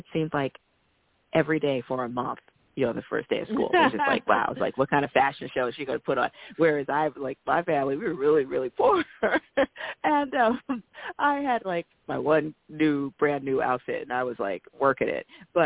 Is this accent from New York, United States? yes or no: yes; Bronx, New York, United States; So I grew up in the 70s and the 80s, and so it was in the early part, it was absolutely the poster child for urban blight.